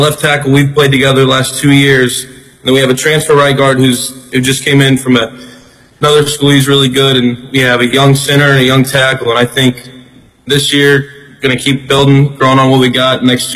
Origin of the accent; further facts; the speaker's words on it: Indianapolis, Indiana, United States; So I'm from Indianapolis, Indiana.